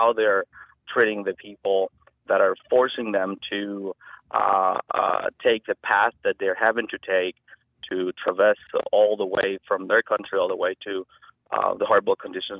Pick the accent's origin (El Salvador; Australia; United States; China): El Salvador; moved away; I'm from El Salvador. I've been here in the country for a little over 17 years. I grew up in El Salvador in one of the roughest parts there.